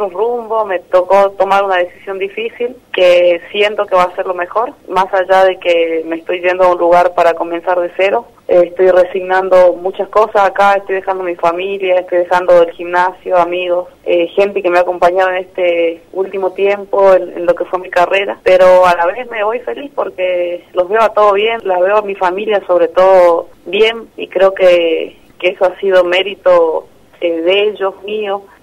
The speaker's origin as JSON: {"language": "Spanish", "region": "Jujuy", "country": "Argentina", "said": "Yo sigo siendo jujeña, si bien me voy en busca de algo, pero obviamente sigo representando a mi provincia"}